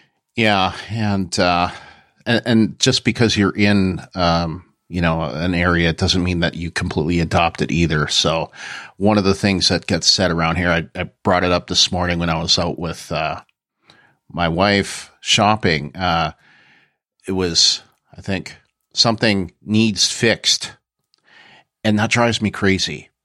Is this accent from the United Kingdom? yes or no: no; Canada; moved away as an adult; now in United States; I was born and raised in Canada, you know, okay, a mile from the border, but still. And a lot of what I say now, and even my accent has changed a lot